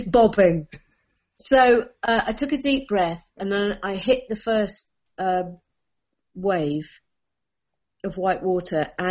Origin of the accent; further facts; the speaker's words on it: England, United Kingdom; We're here, hire us. Brilliant. We're even English.